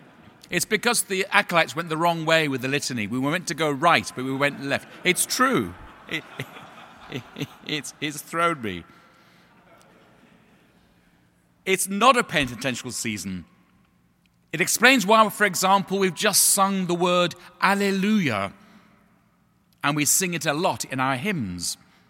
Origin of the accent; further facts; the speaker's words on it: United Kingdom; now in New York, United States; as a Brit expat living in New York, I always smile when the vergers get this set of vestments out